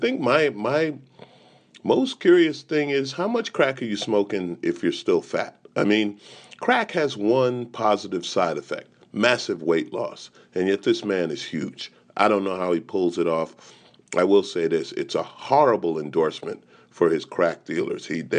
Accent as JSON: {"language": "English", "country": "United States", "said": "But, you know, Canada, as an American, I'm kind of glad to say it's you this time."}